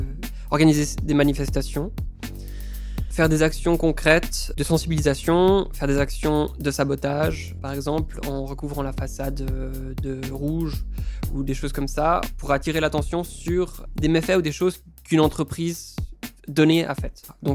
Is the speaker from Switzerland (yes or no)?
yes; Switzerland; j'ai grandi en Suisse et je fais de l'agriculture.